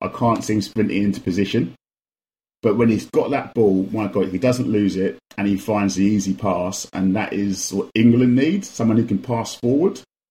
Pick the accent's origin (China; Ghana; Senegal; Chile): Ghana; I'm half Ghanaian, mate. I don't care what Ivory Coast do.